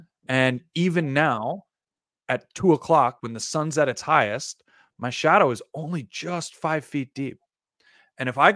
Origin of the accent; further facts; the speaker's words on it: New York, United States; now in Las Vegas, United States; So that means the other 9 months out of the year here in Vegas, and forget about where I grew up in New York and states that are further north